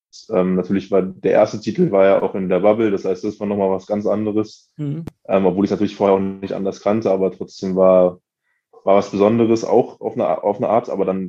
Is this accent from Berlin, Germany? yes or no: yes; Berlin, Germany; Ich bin in Wilhelmsruh aufgewachsen, das ist in Pankow, aber so ein bisschen weiter draußen gelegen, würde ich sagen. Also es ist jetzt nicht in der Nähe von Prenzlauer Berg oder so hier, sondern ein bisschen mehr nördlich.